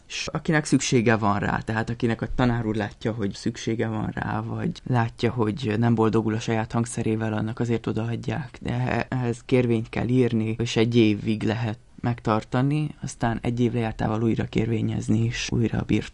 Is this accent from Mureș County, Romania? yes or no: no; Paptamási, Bihor, Romania; moved away as an adult; now in Bucharest, Romania; Valóban Nagyváradon érettségiztem, de én egy Nagyváradtól 20 kilométerre levő kis faluból, Paptamásiból származom egyébként. Ott végeztem el az elemi iskoláimat is.